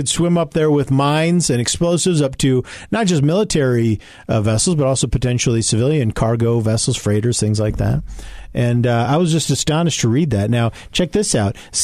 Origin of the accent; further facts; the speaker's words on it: Utah, United States; Look, man, I'm from Utah.